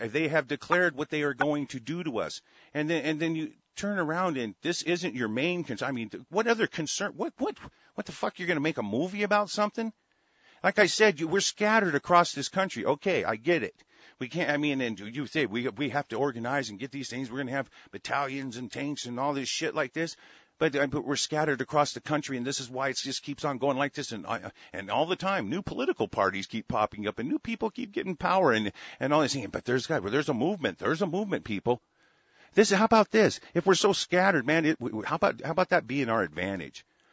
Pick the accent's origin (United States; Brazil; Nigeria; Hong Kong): United States; As goddamn American nationals, it is our goddamn duty